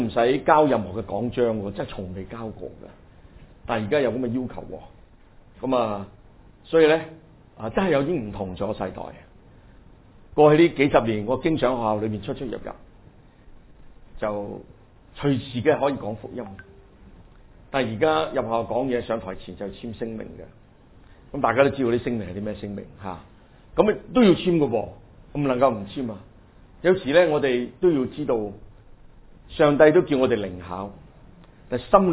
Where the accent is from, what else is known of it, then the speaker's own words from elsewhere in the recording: Hong Kong; 我谂我哋香港人都系同一个好印象深刻嘅经历。